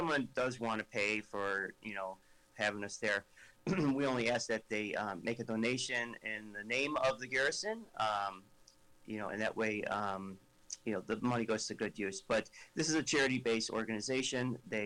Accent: Illinois, United States; I'm from Illinois.

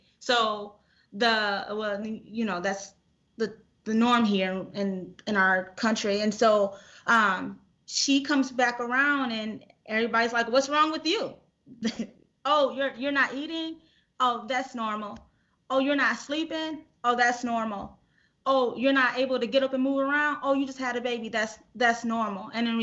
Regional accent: Racine, Wisconsin, United States; If I can just jump in … I am from the Racine community, and I represent the Racine community.

